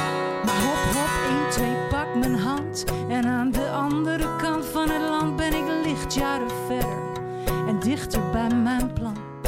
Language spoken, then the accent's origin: Dutch; Enschede, Overijssel, Netherlands; Dus opgroeien in Enschede, waar ik vandaan kom.